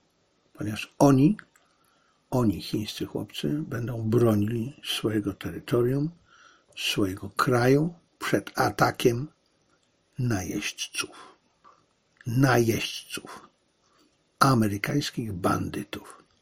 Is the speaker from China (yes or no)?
yes; China; Ja jestem Chińczykiem